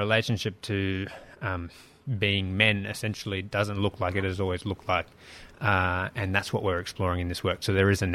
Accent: Sydney, New South Wales, Australia; now in Cairns, Australia; Yeah, so my mob are Walk Walk Mob. But I grew up in Sydney on Gadigal country. Yes. And now I'm up here on Yidinji country calling home.

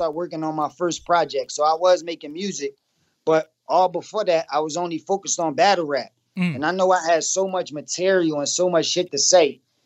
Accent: Philadelphia, Pennsylvania, United States; Because I know I'm from Philly and I know all of these styles.

